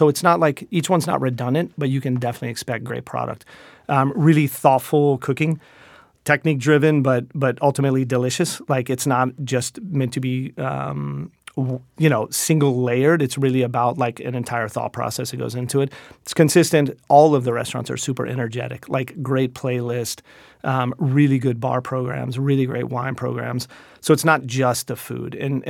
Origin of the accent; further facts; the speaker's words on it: North Carolina, United States; growing up in North Carolina, my grandparents were in the restaurant business.